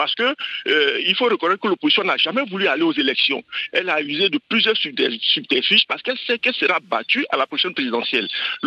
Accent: Côte d’Ivoire; Même chez moi, dans la Niédi Tiassa, qui était l'ancien bastion du PPACI

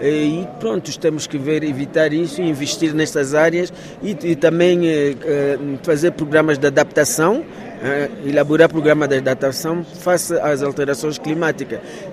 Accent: Angola; mas eu sou angolana

